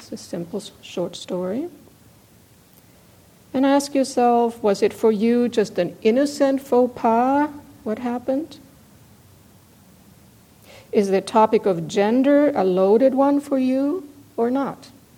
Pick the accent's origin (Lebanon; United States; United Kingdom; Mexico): Mexico; Mexico City; I was about 14 years old, growing up in Mexico City, and I went to the movies with my mother.